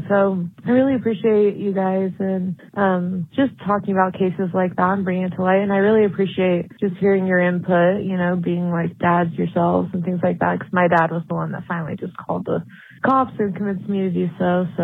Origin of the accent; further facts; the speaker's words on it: Utah, United States; I'm from Utah.